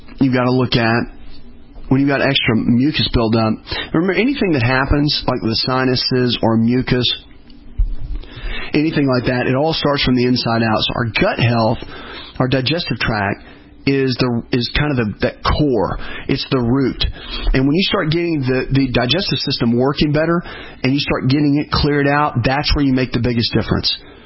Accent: the South, United States; And I'm from the South, and in the top five worst, fattest, unfit states are in the Southeast.

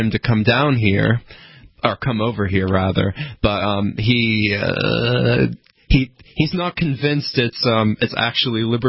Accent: Kentucky, United States; Yeah, I'm from Kentucky.

